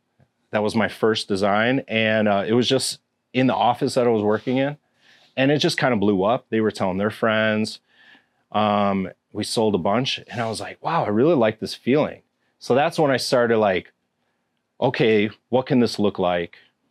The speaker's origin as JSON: {"language": "English", "town": "Round Lake", "region": "Illinois", "country": "United States", "tie": "born or raised there", "said": "Yeah. So I grew up right down the road in Round Lake."}